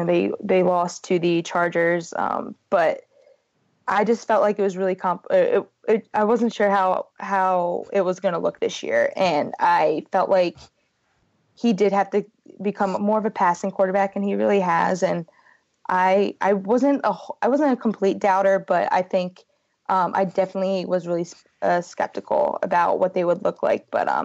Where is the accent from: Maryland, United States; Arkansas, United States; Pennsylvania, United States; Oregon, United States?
Maryland, United States; Baltimore; but I'm still from Baltimore.